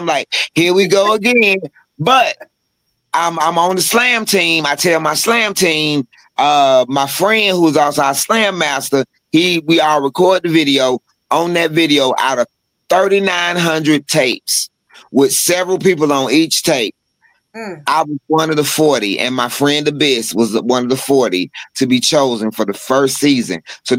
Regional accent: Atlanta, Georgia, United States; Now, I'm from Atlanta, Georgia. I'm not from the ATL. I'm from the ATL, but that's fancy. I'm from Atlanta, Georgia.

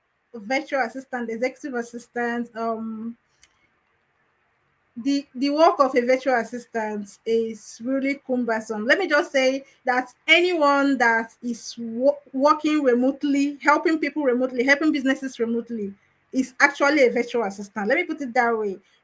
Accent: Nigeria; because I don't know whether it's because I'm a Nigerian or what.

